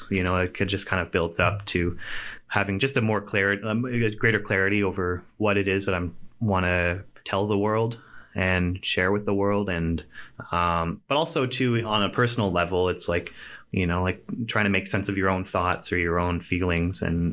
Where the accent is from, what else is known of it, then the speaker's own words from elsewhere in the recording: Richmond Hill, Ontario, Canada; also born or lived in Peterborough; I'm from Richmond Hill, originally, an old school Richmond Hillbilly, just north of Toronto. And although I also have spent many years in Peterborough as well, my heart's also out there, and I go back there pretty regularly, too.